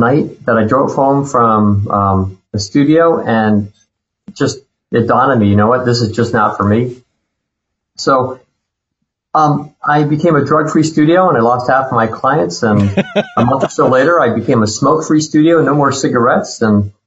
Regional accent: Queens, New York, United States; I'm from Queens, New York, and was just always into music.

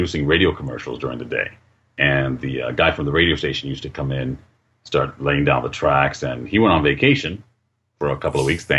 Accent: New York City, New York, United States; now in New Jersey, United States; I was born in the Bronx, raised in Uptown Manhattan, Washington Heights section. And my parents uprooted us when things got too hot there and moved us over to North Jersey.

